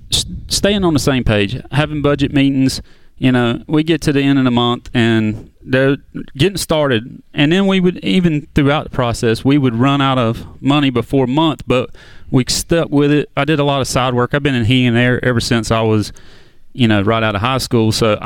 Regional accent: Raleigh, North Carolina, United States; We're from Raleigh, North Carolina.

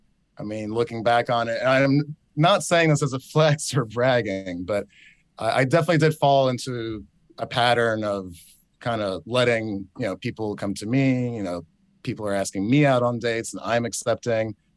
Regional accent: New York, United States; And I met all these rappers growing up in New York.

